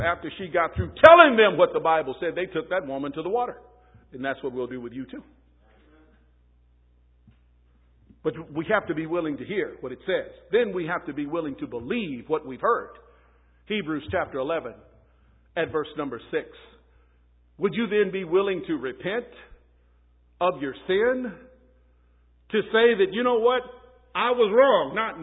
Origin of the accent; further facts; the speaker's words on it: Texas, United States; I used to do that growing up in Texas.